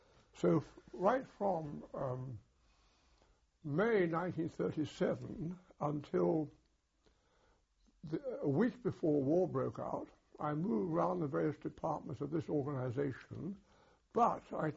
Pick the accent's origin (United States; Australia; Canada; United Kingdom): United Kingdom; London; also born or lived in Saltburn-by-the-Sea; I was born in Saltburn-on-Sea, on the northeast coast of Yorkshire, and at about the age of 4, came down to live permanently in London, where my father moved there from his job in Middlesbrough.